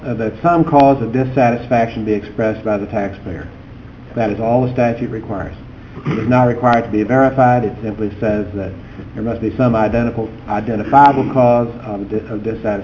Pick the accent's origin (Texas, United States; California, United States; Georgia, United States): Texas, United States; San Antonio; from San Antonio representing the taxpayer in this case.